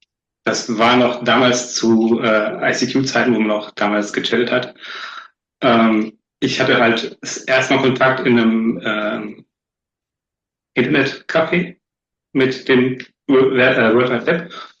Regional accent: Rhineland-Palatinate, Germany; born or raised there

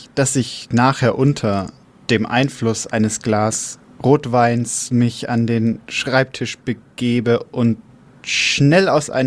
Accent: Regensburg, Bavaria, Germany; Aus Regensburg.

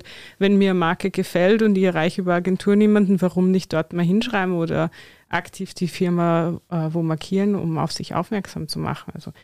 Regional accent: Vienna, Austria; Ja, ich liebe Österreich, ich liebe Wien. Meine Heimat, ich bin zwar nicht viel da, aber ich liebe es trotzdem.

